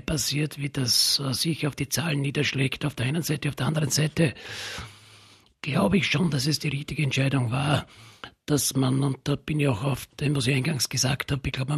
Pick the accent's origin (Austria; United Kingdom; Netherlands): Austria; Burgenland; dieser Weg da bei mir im Südburgenland dann immer rauf auf den Hochwechsel